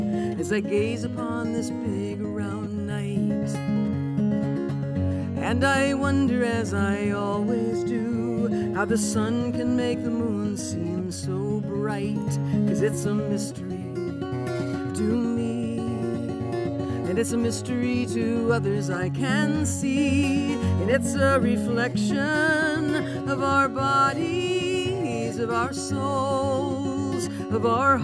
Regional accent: Marquette, Michigan, United States; I grew up in Marquette, Michigan.

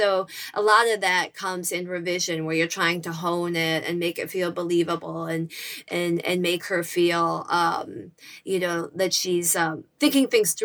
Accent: Midwest, United States; now in New York, United States; I'm from the Midwest and I grew up with a lot of men like that. And of course, they're everywhere. I live in New York now, and I know these men too.

